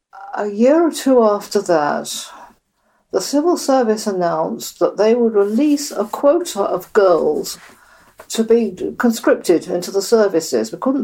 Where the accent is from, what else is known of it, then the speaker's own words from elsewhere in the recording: Purley, London, United Kingdom; also born or lived in Wimbledon; I was born in Wimbledon. Okay. In 1920. In 1924, when I was age four, my parents moved to Purley, Surrey, where I was brought up and went to school.